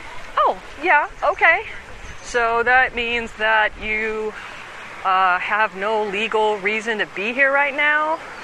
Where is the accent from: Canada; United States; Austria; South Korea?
United States; well, I'm American, so I'm going to need a job offer letter that I can take to Employment and Immigration to get their okay.